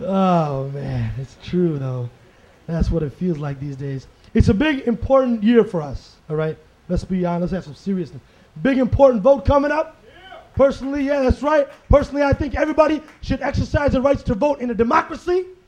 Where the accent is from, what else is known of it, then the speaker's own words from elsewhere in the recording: India; I'm from India. I took that personally.